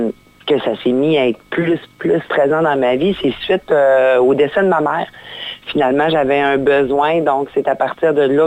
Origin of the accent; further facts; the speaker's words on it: Baie-Comeau, Quebec, Canada; born there; Mais c'est sûr que Bécomo, c'est un incontournable. C'est ma ville natale.